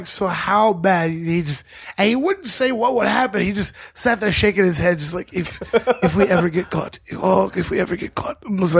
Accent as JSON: {"language": "English", "region": "the South", "country": "United States", "said": "Being American doesn't automatically make you Christian, but I'm from the South."}